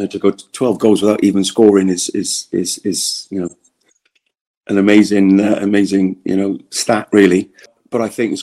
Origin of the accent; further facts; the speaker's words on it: Newport, Wales, United Kingdom; going to Newport County, and Newport, unfortunately, my hometown club